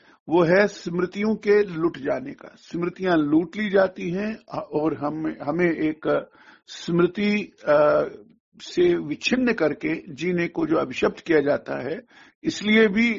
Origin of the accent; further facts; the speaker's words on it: Jammu and Kashmir, India; और कश्मीर, और कश्मीर की जो पृष्ठभूमि सांस्कृतिक है, सांस्कृतिक स्वराज्य जो उसका है